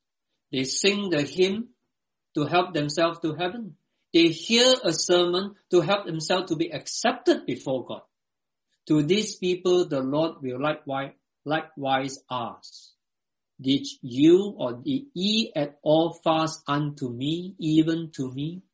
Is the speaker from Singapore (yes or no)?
yes; Singapore; in some countries like my home country, Singapore, going for Sunday worship, I observe, has become a fashion, particularly for the younger generation.